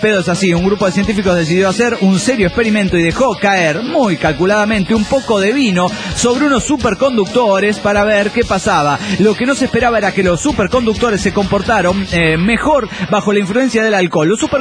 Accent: Cochabamba, Bolivia; Somos puros de Cochabamba

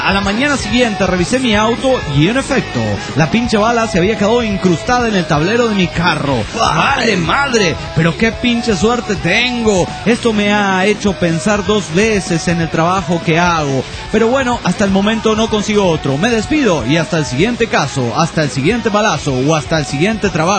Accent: Tijuana, Baja California, Mexico; de Tijuana, México.

